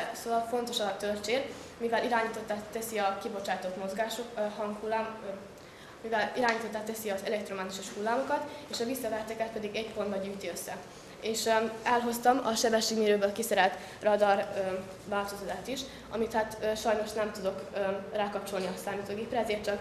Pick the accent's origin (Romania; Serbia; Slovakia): Serbia; Subotica, Vojvodina; és a Szabadkáról jöttem, a Szetozár Márkovics Gimnázium második osztályából.